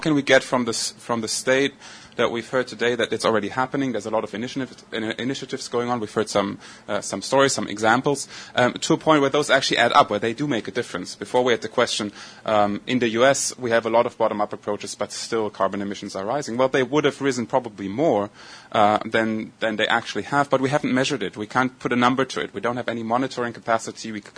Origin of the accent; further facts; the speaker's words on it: Berlin, Germany; English is a second language; from Berlin, also part of the group.